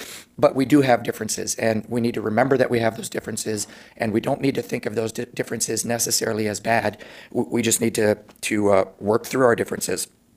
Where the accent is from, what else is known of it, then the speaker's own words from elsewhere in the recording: Fort Yukon, Alaska, United States; now in Anchorage, United States; I'm an Arctic citizen. I'm born and raised in Fort Yukon, and I'm living down here in Anchorage right now, but this is my home, it's your home.